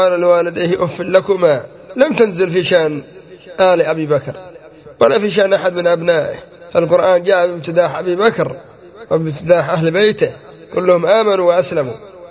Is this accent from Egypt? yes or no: no; Yemen; كلهم كما يقال المثل عندنا في اليمن جدت الكلاب واحدة